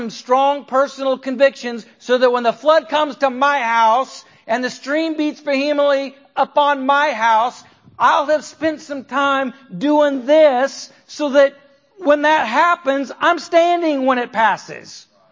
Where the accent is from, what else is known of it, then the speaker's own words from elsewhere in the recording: Oregon, United States; now in Louisiana, United States; I grew up in Oregon and you could see in the water.